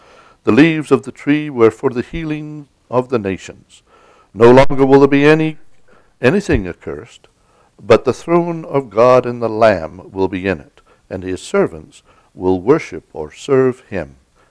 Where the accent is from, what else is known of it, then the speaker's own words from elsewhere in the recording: Scotland, United Kingdom; also born or lived in Angola / Zimbabwe; But when I go back to Scotland, they don't regard me as a Scot. I don't talk like a Scot. No, they don't think I'm a Scot. But I am proud to be a Scot, you know.